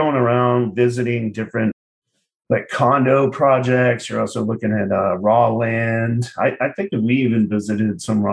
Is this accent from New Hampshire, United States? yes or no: yes; New Hampshire, United States; now in Baltimore, United States; I grew up in New Hampshire, and we live in Baltimore